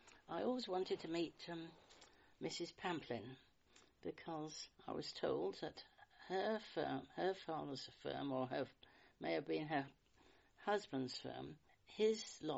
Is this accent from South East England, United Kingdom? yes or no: no; East of England, United Kingdom; born there; Eventually, when I was born in Cavendish Avenue, that was my grandfather's house.